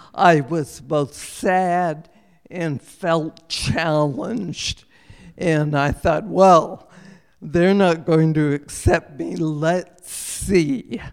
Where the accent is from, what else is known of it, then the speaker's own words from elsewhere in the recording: Anchorage, Alaska, United States; I'm talking from Anchorage, Alaska. We didn't have sidewalks and porches.